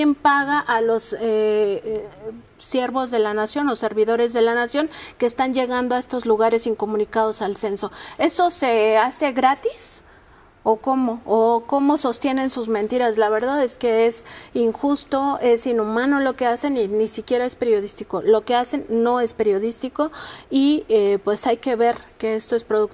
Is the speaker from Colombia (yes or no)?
no; Mexico; ya ni siquiera como mexicanos y mexicanas, sino como humanidad